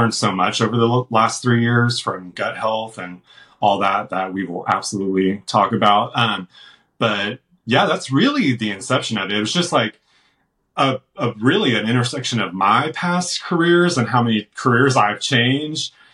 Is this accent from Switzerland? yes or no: no; Texas, United States; But I'm from Texas. I'm not from Italy.